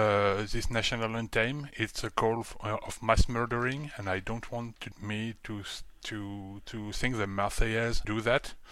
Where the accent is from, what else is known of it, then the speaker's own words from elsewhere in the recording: Grand Est, France; I'm born and raised in Elsass, former German colony.